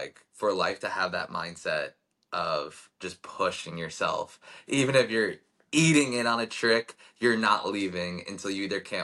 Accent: New York, United States; Like, we're from New York. We grew up mostly in Long Island.

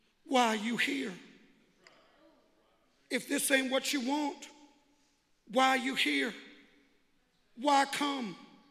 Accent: United States; now in Alabama, United States; I'm from Washington, and I came to Alabama to tell you how great your God is.

